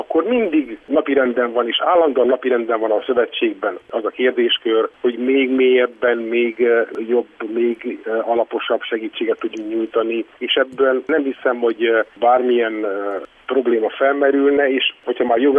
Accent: Brașov, Brașov County, Romania; amikor én háromszéken gesztusból helyet kaptam brassóiként a parlamenti listán

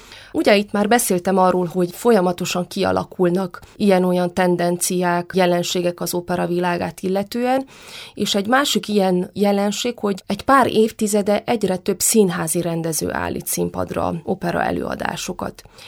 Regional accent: Székely Land, Romania; mivel én Székelyföldön töltöttem a gyerekkoromat, ezért volt a tarsolyomban már egy regionális dialektus

